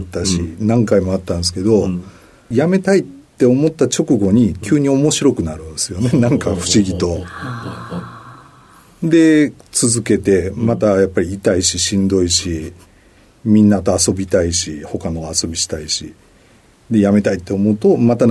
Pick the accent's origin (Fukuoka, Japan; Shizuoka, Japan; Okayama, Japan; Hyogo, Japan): Hyogo, Japan; Nishinomiya; also born or lived in Kobe; 兵庫県の神戸市の生まれで、まあ、育ったのは西宮市になりますかね。